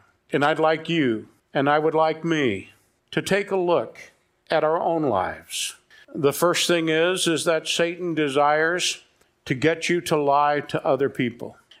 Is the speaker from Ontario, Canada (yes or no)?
no; Newfoundland and Labrador, Canada; Hey, I come from Newfoundland. We're used to dropping our H's and putting vowels here and consonants there and stuff like that.